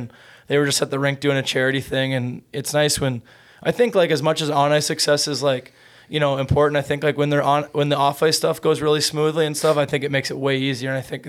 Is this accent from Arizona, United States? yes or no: no; New York, United States; Like I mean, we came from New York, all of us, but like the food scene here is like unreal.